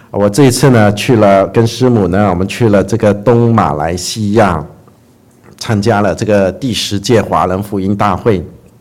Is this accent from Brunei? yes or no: yes; Brunei; 我是在文莱出生的，然后我们住的那个小城市呢是个非常小的镇啊，然后呢我们住的那个在城那个小城市里面呢，我们住的住我们家呢当时是住在一个小村